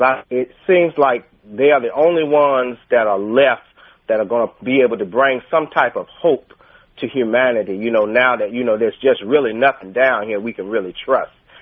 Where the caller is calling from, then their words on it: Tuskegee, Alabama, United States; I'm calling from Tuskegee, Alabama.